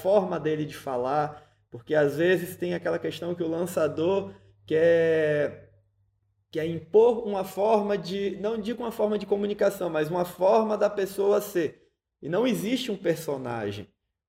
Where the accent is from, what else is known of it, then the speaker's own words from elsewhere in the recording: Bahia, Brazil; Eu falo frio no sentido de que falo mais devagar, como um bom baiano, falo manso, sou mais calmo.